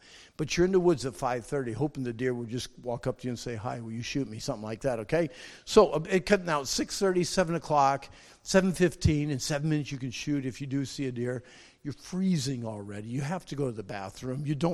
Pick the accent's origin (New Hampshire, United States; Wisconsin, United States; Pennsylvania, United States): Pennsylvania, United States; I was actually born and raised in Pennsylvania.